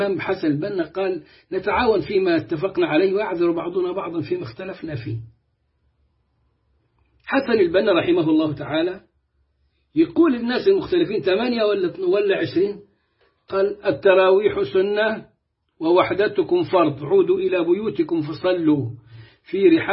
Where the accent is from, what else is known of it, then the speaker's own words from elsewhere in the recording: Egypt; وعلى طريقتنا كمصريين بنقول اللي يعيش يشوف